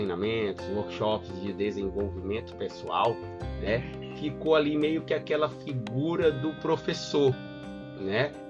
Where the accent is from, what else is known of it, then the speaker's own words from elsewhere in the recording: São Luís, Maranhão, Brazil; Tô de São Luís do Maranhão.